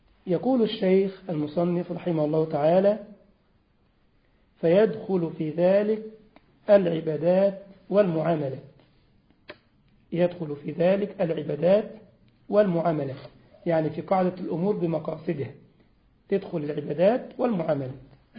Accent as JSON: {"language": "Arabic", "country": "Egypt", "said": "عندنا في مصر فواحد كده قاعد اتبسط قوي من المحاضرة"}